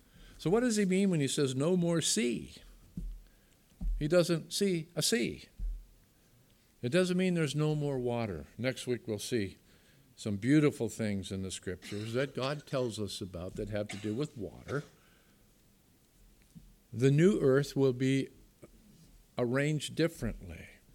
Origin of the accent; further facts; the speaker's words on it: Massachusetts, United States; No New York or Boston. I can say that because I'm from Massachusetts.